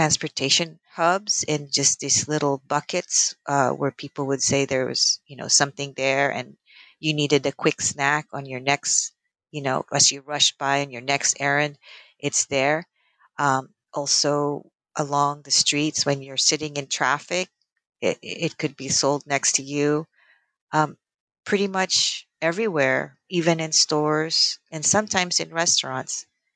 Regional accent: Philippines; when I grew up in the Philippines around the 70s

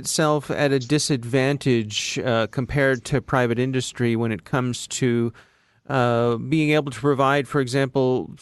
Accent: Maryland, United States; When I was a kid growing up near Fort Meade, the parents of some of my schoolmates had jobs they couldn't talk about.

